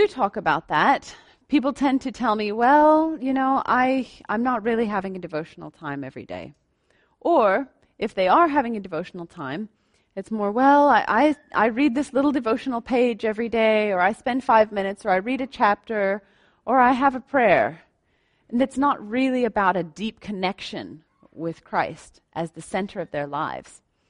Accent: United States; now in Helderberg, South Africa; in the States, we tell everyone we're an African-American couple, you see, because he's African and I'm American.

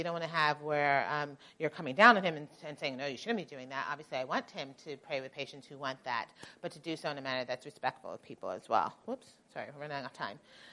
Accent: New York, United States

